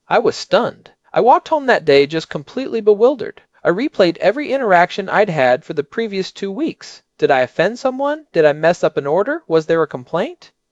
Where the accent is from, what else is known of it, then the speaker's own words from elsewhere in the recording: Storrs, Connecticut, United States; When I was growing up in Storrs in the 70s and 80s